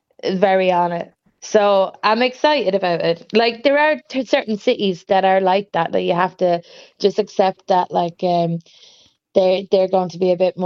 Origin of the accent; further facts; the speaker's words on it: London, United Kingdom; born there; also born or lived in Germany; I was born in London. My Irish side of my family lived around Cricklewood, around that way.